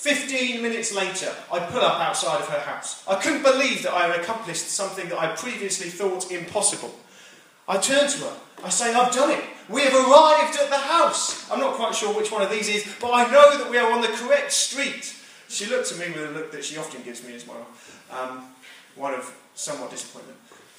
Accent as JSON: {"language": "English", "country": "United Kingdom", "said": "We're really bad at this as British people"}